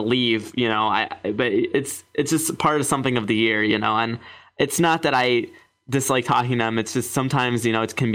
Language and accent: English; Ohio, United States; I'm from Ohio area, but I visit Baltimore a lot. I have a lot of family there.